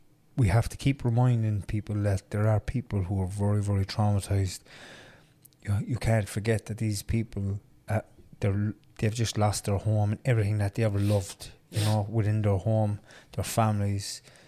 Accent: Ireland; I'm an Irish man. I was born here. Doesn't give me the right to say I own this land.

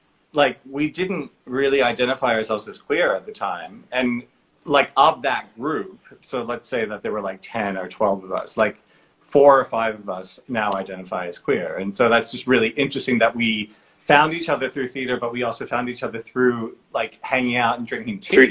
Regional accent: Massachusetts, United States; I grew up in Massachusetts in the States, and like my high school theater crowd, we were all, we were all goody goodies in a way.

